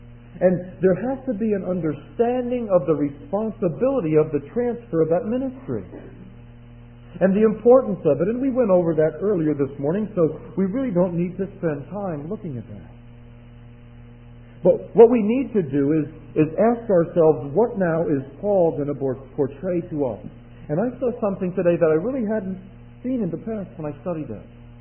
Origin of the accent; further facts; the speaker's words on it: Westbury, New York, United States; I remember as a young man growing up in Westbury, New York, Westbury, Long Island.